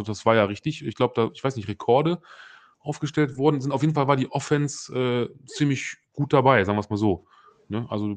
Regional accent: Solingen, North Rhine-Westphalia, Germany; hier bei mir in meiner Heimat, die Solingen Paladins

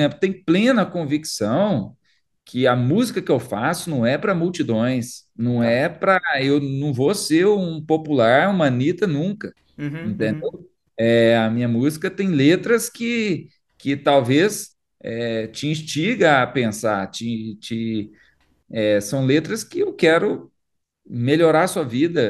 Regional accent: Lavras, Minas Gerais, Brazil; Eu sou de Lavras, apesar de morar aqui.

